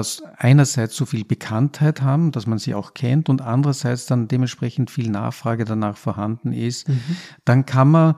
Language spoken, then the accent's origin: German; Austria; ein Weingarten bei uns in Österreich ist ja kein Weingarten, der quasi jetzt in der Regel von einem Winzer bewirtschaftet wird